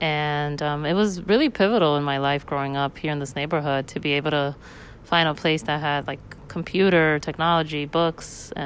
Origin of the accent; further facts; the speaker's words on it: Hialeah, Florida, United States; also born or lived in Miami; So I grew up in Florida. I grew up in Hialeah, and I moved around a lot as a kid. So I lived in Miami for some time.